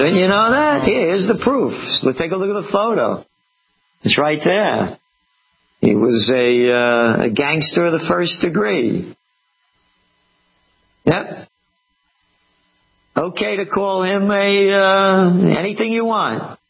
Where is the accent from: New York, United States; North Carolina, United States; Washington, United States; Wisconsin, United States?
New York, United States; Bronx; born there; I'm Italian-American. A Napolitano, born in the Bronx.